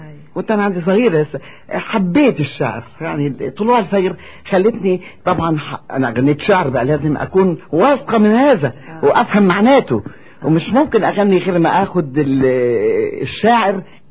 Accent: Lebanon; وغنيت برضو لشعراء عندنا في لبنان

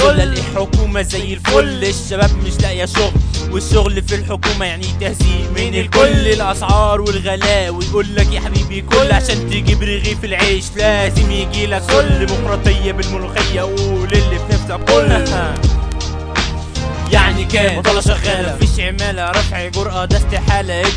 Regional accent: Egypt; انا مصري راسي فوق

